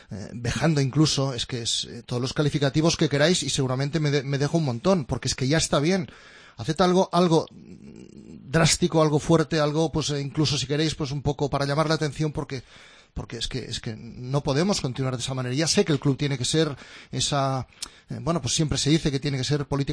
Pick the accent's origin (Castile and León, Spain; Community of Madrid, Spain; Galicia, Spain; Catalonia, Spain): Catalonia, Spain; que soy catalán, que he nacido aquí